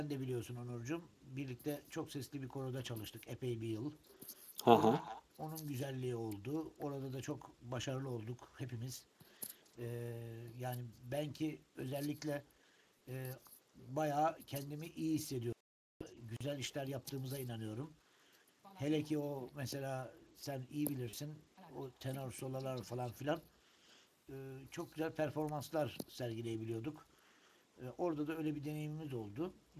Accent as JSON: {"language": "Turkish", "town": "Ağrı", "region": "Ağrı Province", "country": "Turkey", "tie": "born there", "said": "Tabii 1968 yılında Ağrı'da doğdum. Aslen Trabzonluyum."}